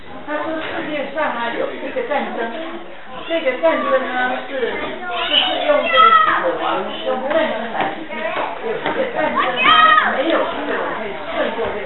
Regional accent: China; 我们中国人叫做阎罗王，是不是？

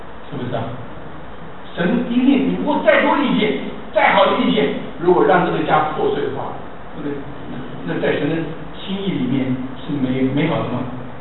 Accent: China; 所以我们中国人有一种习俗

